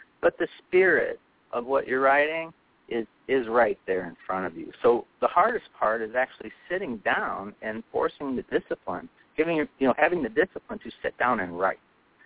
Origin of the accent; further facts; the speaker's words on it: Gary, Indiana, United States; Well, I grew up in Gary, Indiana, joined the Navy when I was 18